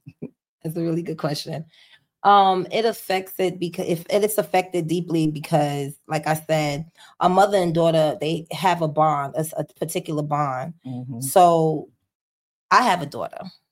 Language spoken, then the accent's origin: English; New York, United States; And then I'm from New York. So, you know, it was really, really big.